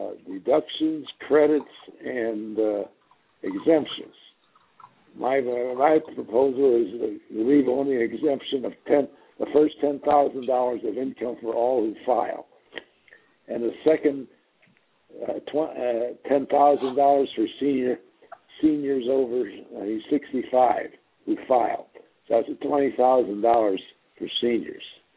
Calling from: Hubbardton, Kansas, United States; I'm from Hubbardton, Kansas.

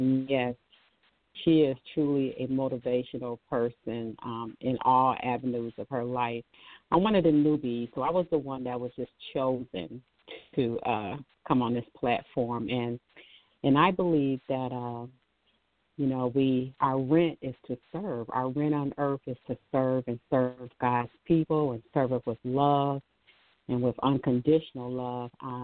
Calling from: Michigan, United States; I am calling from Michigan.

